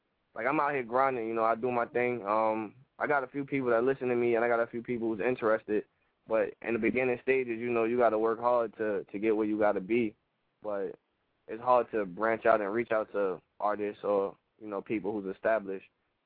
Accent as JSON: {"language": "English", "town": "Brooklyn", "region": "New York", "country": "United States", "said": "I'm from Brooklyn, New York."}